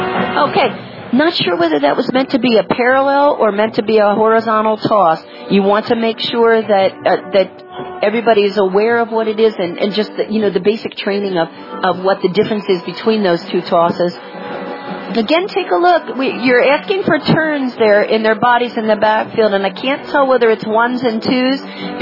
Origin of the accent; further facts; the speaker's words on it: Washington Crossing, Pennsylvania, United States; I'm from Washington Crossing, Pennsylvania.